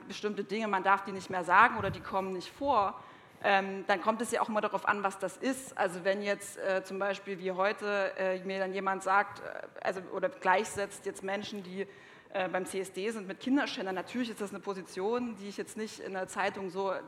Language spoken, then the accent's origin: German; Saxony, Germany; Ich bin Regionaljournalistin seit 2 Jahren. Ich komme aus Sachsen. Ich komme selber aus einem kleinen Dorf.